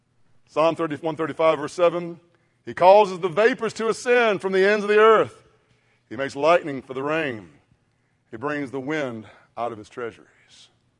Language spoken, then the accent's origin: English; Mississippi, United States; This is a Mississippi boy collecting rocks. I'm from Mississippi. All we see in Mississippi when it rains is mud.